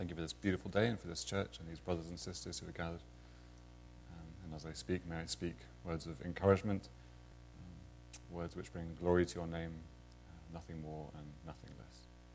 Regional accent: England, United Kingdom; now in Pakistan; I'm from England, which pretty much invented gray, rainy weather. So I feel very much at home.

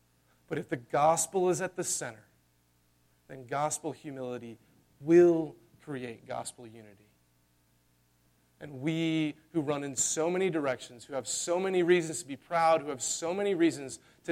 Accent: Chapel Hill, North Carolina, United States; Okay, I grew up in Chapel Hill

